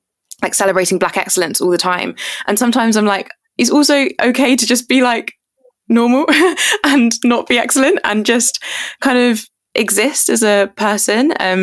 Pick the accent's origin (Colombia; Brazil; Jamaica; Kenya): Jamaica; because I'm Jamaican, so I was born in Jamaica